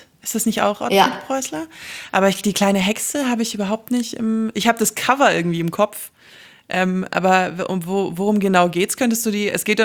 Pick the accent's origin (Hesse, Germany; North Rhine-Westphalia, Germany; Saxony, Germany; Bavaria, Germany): Bavaria, Germany; Wolfratshausen; born there; Ja, aber ich komme ja aus Wolfratshausen gebürtig